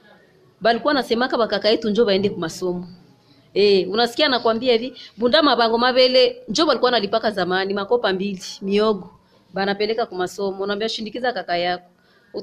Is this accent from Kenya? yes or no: no; Ilakala, Morogoro, Tanzania; natoka Ilakala.